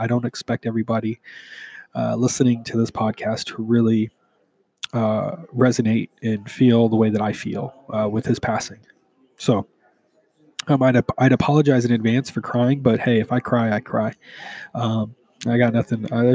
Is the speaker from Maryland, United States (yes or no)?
no; Houston, Texas, United States; moved away as an adult; now in San Diego, United States; I'm from Houston. H-Town represent. I've been living in San Diego for the last 17 years, so I'm becoming more and more a San Diegan than I am a Houstonian.